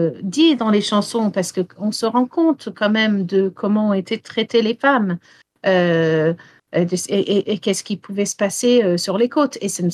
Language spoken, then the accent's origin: French; Wales, United Kingdom; born or raised there